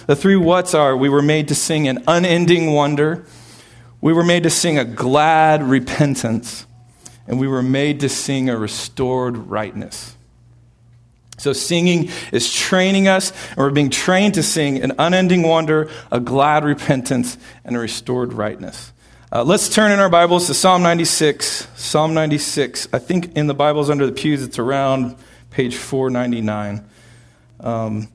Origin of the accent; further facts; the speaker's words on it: Austin, Texas, United States; I grew up in Austin in a musical family.